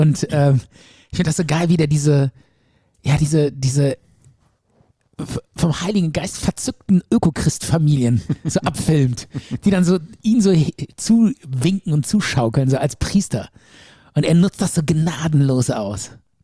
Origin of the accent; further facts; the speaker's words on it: Rhineland, Germany; als Rheinländer, ne?